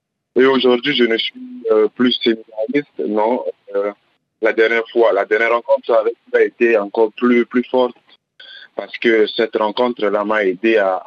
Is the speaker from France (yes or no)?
no; Central African Republic; il m'a demandé d'où je venais, je lui ai dit je viens de Centrafrique.